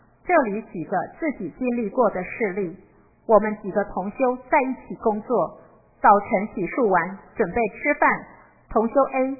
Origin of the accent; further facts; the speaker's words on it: China; 正好给我们从大陆过来的人提供了一个修炼个人修养的好环境